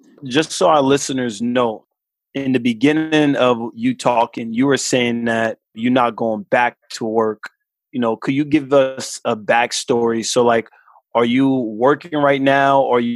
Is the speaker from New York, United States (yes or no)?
yes; New York City, New York, United States; I think growing up in New York and growing up in Queens means you was going to Roy Wilkins.